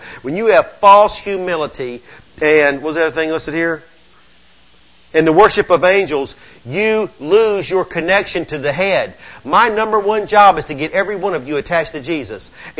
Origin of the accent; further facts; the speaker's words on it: the South, United States; Come on, I grew up in the South. You talk about a bunch of uncircumcised heathens. Come on now. I'm a native son. Born in the River City.